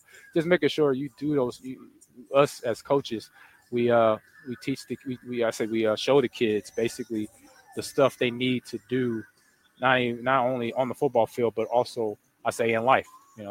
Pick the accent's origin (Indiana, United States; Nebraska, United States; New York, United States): Nebraska, United States; Omaha; see these kids, I see me, you know, at the Boys and Girls Club on the north side of Omaha.